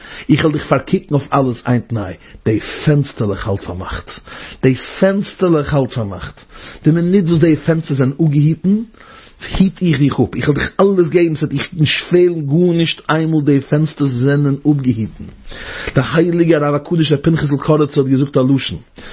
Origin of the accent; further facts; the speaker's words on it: Romania; Jetzt weiß ich, bei uns in Rumänien, so bei uns noch, ich bin in Rumänien keinem, aber Rumänien, jeder weiß, Rumänien ist, wie vielleicht man sagen, Rumänien ist kein Land